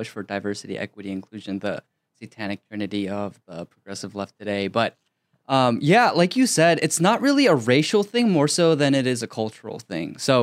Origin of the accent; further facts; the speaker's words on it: United States; I love being Korean, but as an American, I'm an American first.